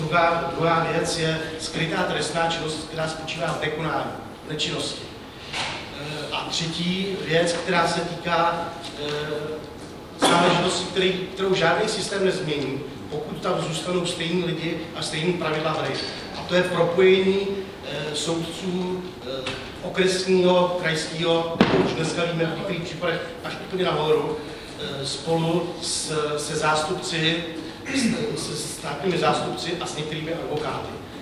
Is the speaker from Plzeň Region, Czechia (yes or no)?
yes; Plzeň Region, Czechia; a jsem z Hlediského Plzeňského kraje